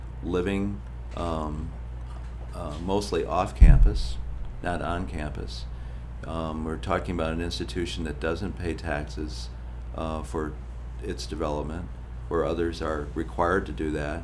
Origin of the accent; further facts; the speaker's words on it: Michigan, United States; I'm from Michigan, and Ann Arbor has a better mix of blue-collar jobs and university jobs than we do here.